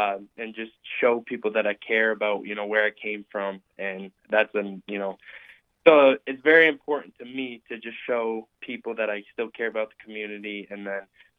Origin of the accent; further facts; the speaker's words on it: Green, Ohio, United States; You know, growing up through Green, obviously being my hometown, and going through, you know, the elementary schools at Green